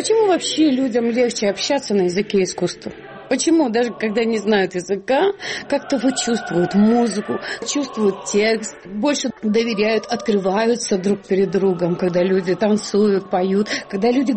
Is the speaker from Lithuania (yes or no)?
yes; Lithuania; also born or lived in Karelia; Я литовка, которая жила в Карелии.